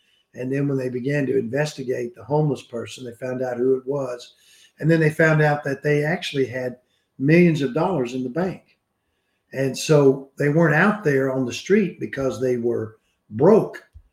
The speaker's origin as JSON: {"language": "English", "country": "United States", "said": "but I'm glad I'm an American, all right?"}